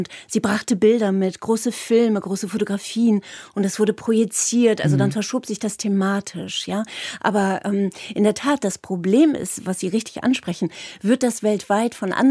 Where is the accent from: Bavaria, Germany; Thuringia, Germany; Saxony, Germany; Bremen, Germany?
Bremen, Germany; Ich komme ja aus Bremen